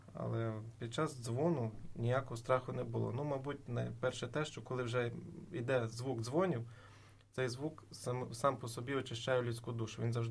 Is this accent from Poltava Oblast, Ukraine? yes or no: no; Horokhiv, Volyn Oblast, Ukraine; я сам родом з Львівщини, жив на Волині, містечко Горохів, мій батько священик